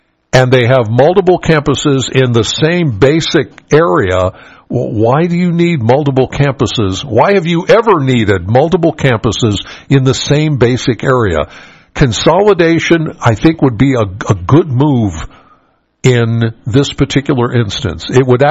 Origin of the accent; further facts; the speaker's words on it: Pennsylvania, United States; I grew up in York County, Penn State, York.